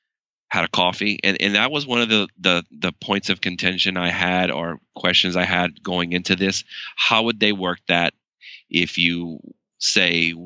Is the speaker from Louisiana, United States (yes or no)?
yes; Louisiana, United States; I mean, I'm from Louisiana, and, you know, our weather is Florida weather most of the time.